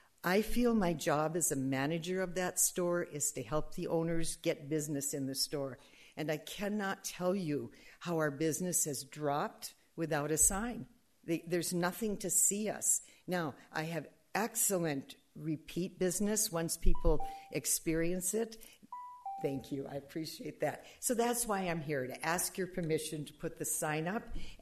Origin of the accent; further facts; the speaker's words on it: Minnesota, United States; I know evergreens. I'm from Minnesota.